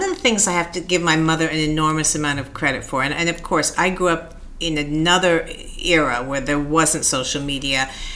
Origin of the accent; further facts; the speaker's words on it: Beverly Hills, California, United States; I'm an only child, and I grew up in Beverly Hills. We had this big property, and I didn't have any playmates near me because we lived in a little secluded part of the town